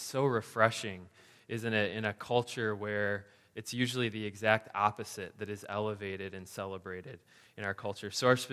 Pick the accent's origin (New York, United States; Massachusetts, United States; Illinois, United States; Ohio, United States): Illinois, United States; Chicago; I hail from Chicago, the greatest city on the face of the earth, partly because the food there is amazing.